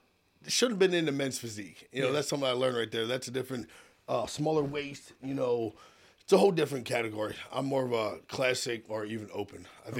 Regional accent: Lancaster, Pennsylvania, United States; So, I grew up in Lancaster, Lancaster City, outside. Like I said, I did graduate from Penn Manor, but went to some great school in the city

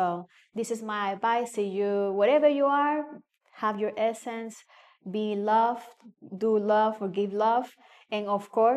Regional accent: Cuba; first language Spanish; English is a second language; You know, guys, I'm Cuban and my first language is Spanish.

